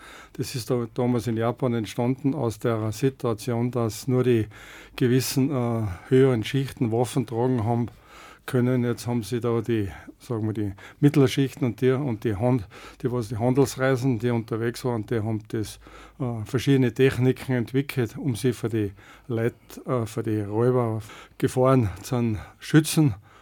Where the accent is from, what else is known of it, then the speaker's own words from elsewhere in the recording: Rauris, Salzburg, Austria; Das Judo in Rauris, wo ich herkomme